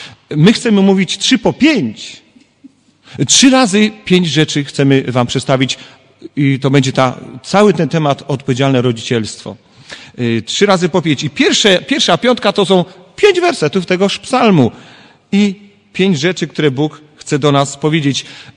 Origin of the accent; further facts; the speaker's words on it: Kraków, Lesser Poland, Poland; born there; jako Kraków z urodzenia przypominam sobie takie sytuacje, że tramwaje, wiecie, w Krakowie jeżdżą